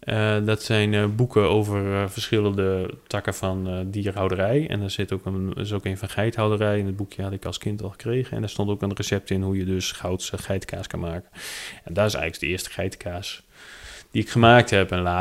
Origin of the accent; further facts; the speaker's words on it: Groningen, Netherlands; we komen uit Groningen